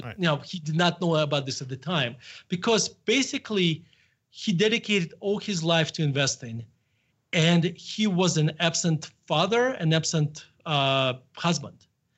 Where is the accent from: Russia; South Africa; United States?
Russia; accent: Russian; English is a second language; This is my beautiful Russian accent.